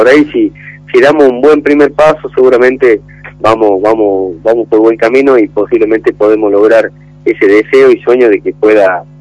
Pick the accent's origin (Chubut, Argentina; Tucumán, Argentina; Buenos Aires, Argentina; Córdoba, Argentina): Tucumán, Argentina; profundizar la identidad que tenemos nosotros como tucumanos, ¿no?